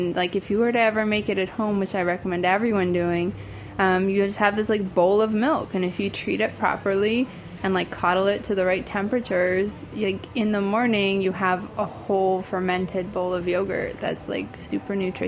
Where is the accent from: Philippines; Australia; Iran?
Iran; preserves and jams that I had growing up in Iran.